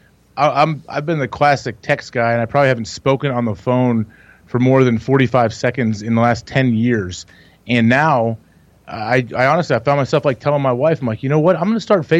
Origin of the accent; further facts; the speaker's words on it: Centerville, Ohio, United States; also born or lived in Kettering; I guess technically I was born in a hospital in Kettering, but I'm from Centerville, Ohio.